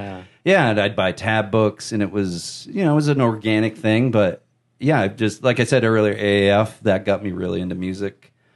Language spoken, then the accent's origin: English; Leominster, Massachusetts, United States; I'm from Leominster, Mass, originally.